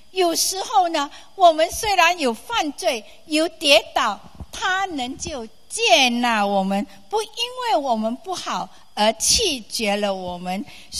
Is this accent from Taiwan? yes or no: no; Malaysia; 我说我是从马来西亚来。